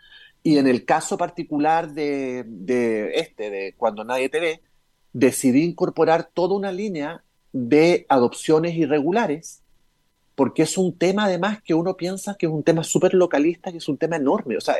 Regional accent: Chile; Yo lo pensé desde el punto de vista como chileno

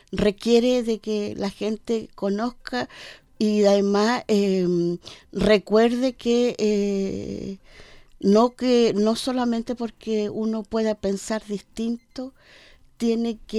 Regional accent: Coronel, Biobío, Chile; del lugar donde yo nací y me crié en esa población.

